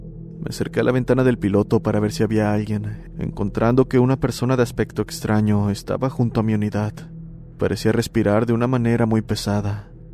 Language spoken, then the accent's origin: Spanish; Nuevo Laredo, Tamaulipas, Mexico; soy de Nuevo Laredo, Tamaulipas